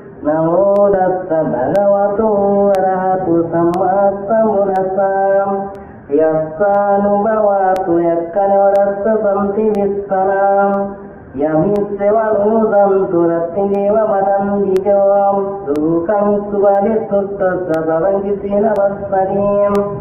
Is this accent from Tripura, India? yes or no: yes; Kolabaliya, Tripura, India; English is a second language; I come from Kolabaliya in Tripura of India.